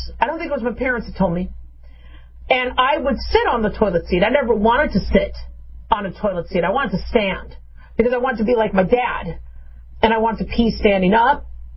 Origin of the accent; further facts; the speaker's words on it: Phoenix, Arizona, United States; also born or lived in Las Vegas; So I grew up in the Southwest United States, in Phoenix, Arizona, and Las Vegas, Nevada